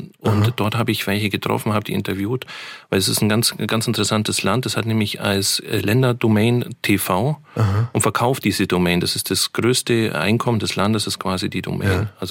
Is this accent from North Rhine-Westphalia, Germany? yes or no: no; Bavaria, Germany; Aber ich komme auch aus dem Allgäu, wo man eher da eine andere Mentalität gewohnt ist.